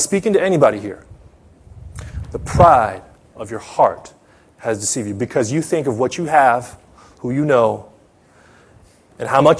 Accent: Los Angeles, California, United States; I'm from Los Angeles.

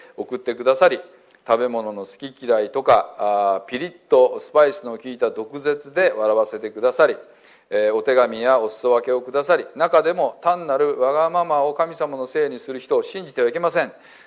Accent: Hiroshima, Japan; 4年前故郷の広島に帰ってきて

